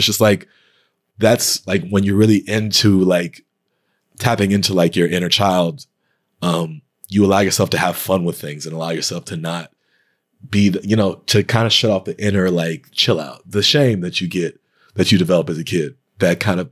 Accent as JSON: {"language": "English", "region": "Texas", "country": "United States", "said": "I mean, first off, I'm from Texas. So like, I don't know. I think kids in the South are just a little different."}